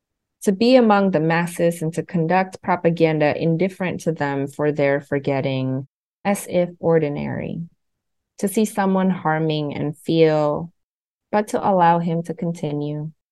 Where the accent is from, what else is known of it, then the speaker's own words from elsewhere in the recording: Indonesia; first language Indonesian; English is a second language; Indonesian is my first language. I'm still fluent in Indonesian.